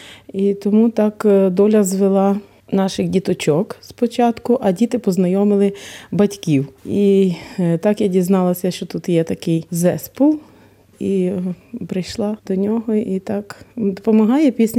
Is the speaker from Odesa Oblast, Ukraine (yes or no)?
yes; Odesa Oblast, Ukraine; now in Poland; я з Одеської області. Приїхала одразу після початку війни. В березні місяці приїхала сюди з донькою, з невісткою і онуками.